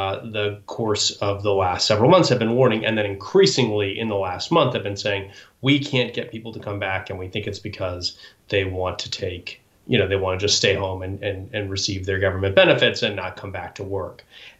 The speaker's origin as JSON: {"language": "English", "region": "Oregon", "country": "United States", "said": "Well, first off, I'm from Oregon, and we never mess up IPA versus IPO, really."}